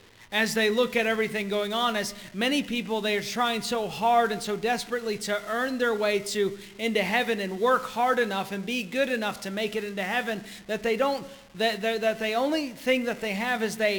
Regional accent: Georgia, United States; since I am from Georgia, as you may or may not be able to tell. Going from Georgia to here

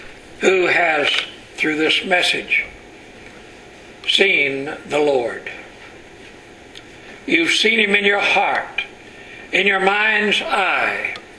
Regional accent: Texas, United States; now in San Diego County, United States; But I can remember as a boy growing up in East Texas in the wintertime, there were no limbs, no leaves on the trees.

